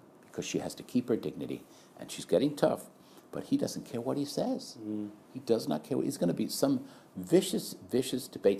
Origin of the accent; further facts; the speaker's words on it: Queens, New York, United States; I'm from Queens, New York. Trump lived a mile away from me. I know these kind of guys.